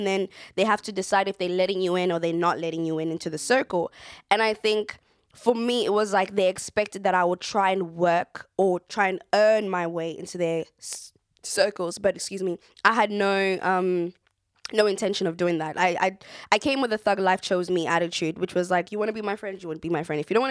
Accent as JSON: {"language": "English", "country": "South Africa", "first_language": "Sotho", "second_language": "English", "said": "I mean, I speak Sotho. That's my mother tongue. I speak, I understand Xhosa."}